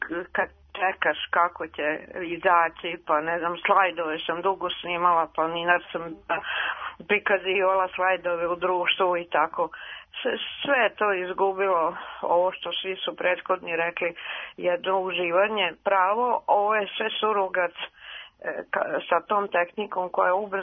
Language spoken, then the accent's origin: Serbian; Novi Sad, Vojvodina, Serbia; ja sam iz Novog Sada, nema.